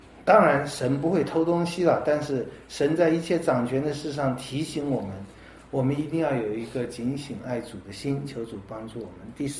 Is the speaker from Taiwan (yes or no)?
no; China; 那这我也想到有人说我们中国人最有这个毛病了